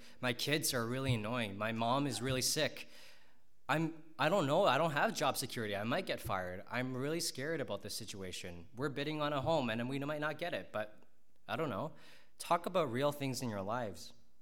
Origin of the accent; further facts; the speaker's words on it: Richmond Hill, Ontario, Canada; some of you guys knew I grew up in Richmond Hill, and my family was we didn't have a lot of money.